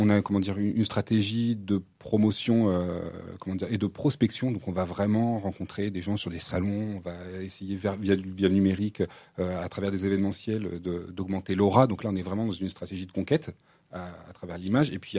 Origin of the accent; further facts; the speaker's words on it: Tours, Centre-Val de Loire, France; now in Lyon, France; Déjà je viens de Lyon, mais historiquement, donc moi je viens de Tours.